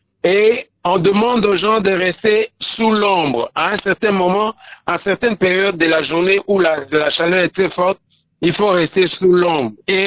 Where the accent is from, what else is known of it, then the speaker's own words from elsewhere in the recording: Kinshasa, DR Congo; chez nous, à Kinshasa